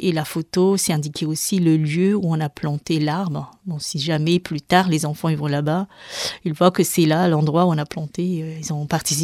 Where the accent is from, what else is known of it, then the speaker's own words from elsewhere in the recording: Madagascar; je suis originaire de Madagascar et ma ville natale, c'est à Tanzimat. C'est un petit village, hein. C'est vrai qu'à 7 km de la capitale